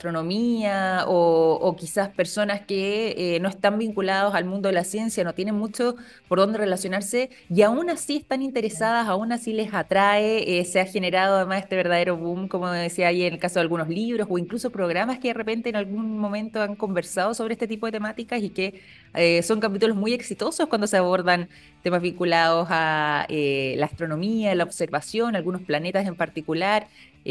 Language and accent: Spanish; Chile; nosotros como chilenos